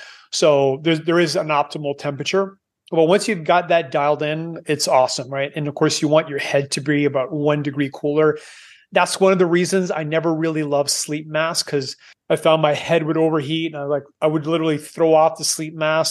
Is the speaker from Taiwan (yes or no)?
no; Canada; moved away; and I am Canadian, I moved away 19 years ago because I don't like cold.